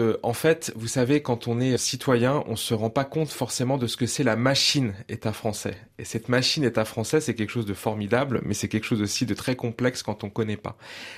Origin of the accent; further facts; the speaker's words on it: France; now in Cambodia; nous, en tant que Français de l'étranger, vous savez, on est les porte-drapeaux de notre beau pays partout dans le monde.